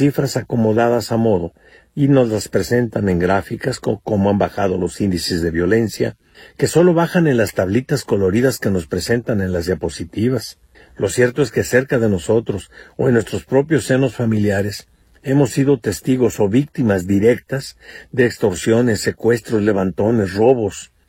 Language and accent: Spanish; Mexico; Estamos aquí y nos afecta a nosotros como mexicanos la violencia que hay en nuestro país.